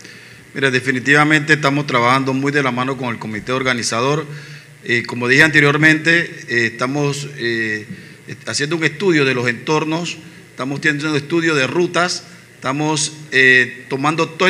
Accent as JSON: {"language": "Spanish", "country": "Panama", "said": "Es muy importante para nosotros hacer saber que debemos cooperar todos como panameños"}